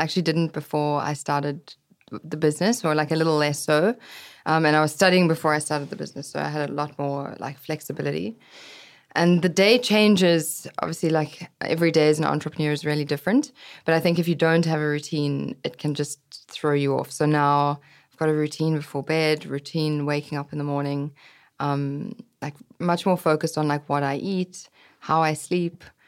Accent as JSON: {"language": "English", "country": "South Africa", "tie": "born or raised there", "said": "So growing up in South Africa, there's a lot more space than in London and New York, I guess."}